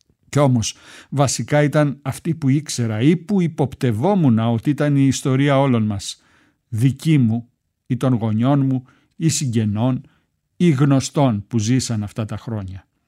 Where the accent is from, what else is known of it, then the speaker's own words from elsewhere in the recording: United States; Του έκανε ιδιαίτερη ευχαρίστηση που είμαστε από την Αμερική και που στις λίγες μέρες μας στην Ελλάδα βρήκαμε καιρό να έρθουμε να τον δούμε.